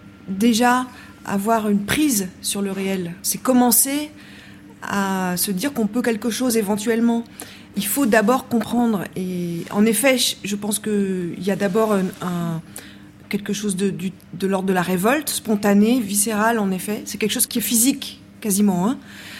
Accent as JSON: {"language": "French", "town": "Grenoble", "region": "Auvergne-Rhône-Alpes", "country": "France", "tie": "born or raised there", "said": "Moi, il se trouve que je suis grenobloise et que j'ai des souvenirs de mon enfance dans cette ville"}